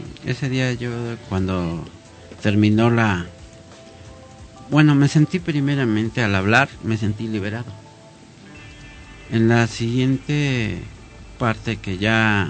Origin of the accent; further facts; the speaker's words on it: Mexico City, Mexico; Prácticamente yo soy de aquí, del DF.